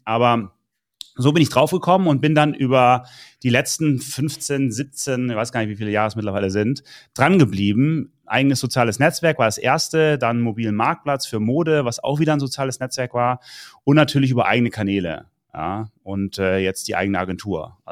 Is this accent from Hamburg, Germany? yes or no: no; Wiesbaden, Hesse, Germany; Also ursprünglich aus Wiesbaden. Wohne mittlerweile in München